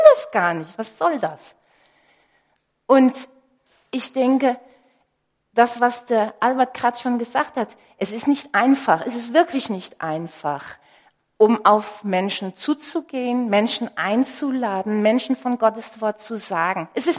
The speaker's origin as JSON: {"language": "German", "country": "Netherlands", "second_language": "German", "said": "mich hört mir mein Ausländersein wahrscheinlich auch an, ich bin Holländerin"}